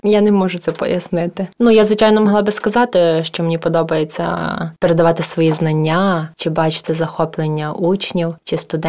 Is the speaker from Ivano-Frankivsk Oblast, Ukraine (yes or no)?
yes; Velyka Kamianka, Ivano-Frankivsk Oblast, Ukraine; born there; Я народилася в селі Велика Кам'янка Коломийського району нашої області.